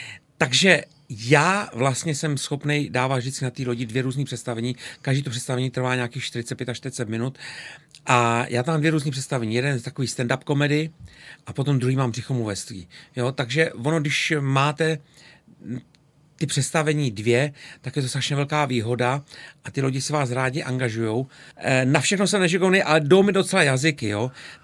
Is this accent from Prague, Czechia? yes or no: yes; Prague, Czechia; doma je pro mě vždycky bylo a je Praha, respektive Horní Počernice. No. Takže tam jsem se já jsem se narodil na Vinohradech, ale jsem Pražák a strávil jsem ale víc jak půlku mýho života v zahraničí.